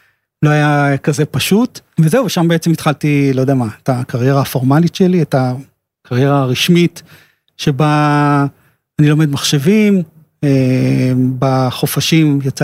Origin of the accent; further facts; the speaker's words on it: Tel Aviv, Tel Aviv District, Israel; גדלתי בתל אביב, למדתי בגימנסיה הרצליה